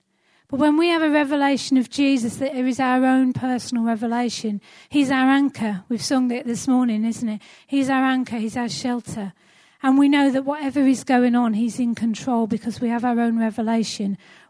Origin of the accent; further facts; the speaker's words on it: Halesowen, West Midlands, United Kingdom; I come from Halesowe, and we still live in Halesowe.